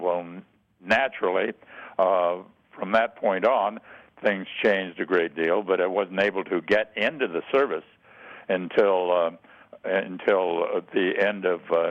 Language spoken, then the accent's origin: English; California, United States; also born or lived in Vancouver, Washington; I was born in Vancouver, Washington, moved to Southern California when I was a year old. I moved simply because my parents moved and I had to go with them. And so I spent all of my school years and growing up years until I went into the service in Southern California.